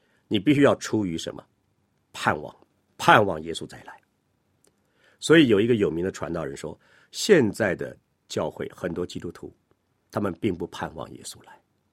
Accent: China; 突然用我们中国人平常讲的话叫恍然大悟啊

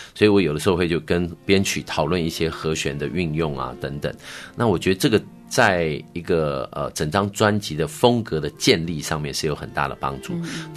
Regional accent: Taiwan; 我是台湾来的

